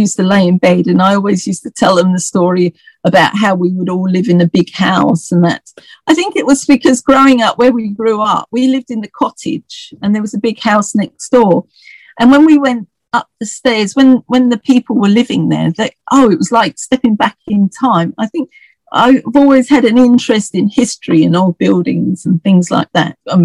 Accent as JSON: {"language": "English", "town": "Broomfield", "region": "East of England", "country": "United Kingdom", "tie": "born or raised there", "said": "And I mean, when I grew up, we, you know, where I was born in Broomfield, I mean, we still had like tin baths"}